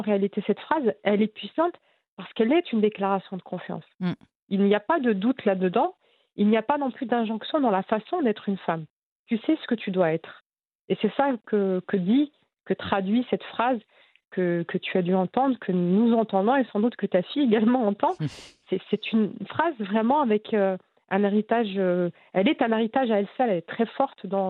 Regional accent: Romans-sur-Isère, Auvergne-Rhône-Alpes, France; born there; Je suis née à Romans-sur-Isère en juin 84.

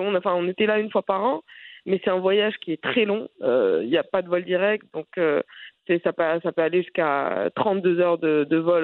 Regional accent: Iran; also born or lived in Saudi Arabia; Retour aux sources, j'ai grandi en Iran.

